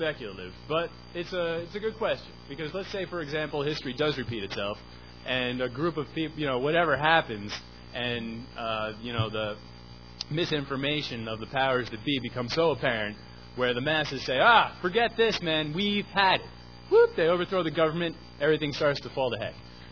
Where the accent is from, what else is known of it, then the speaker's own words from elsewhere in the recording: Shoreham, New York, United States; if I go out to Long Island, okay, I'm from Shoreham in Long Island. A little town, we got a nuclear power plant.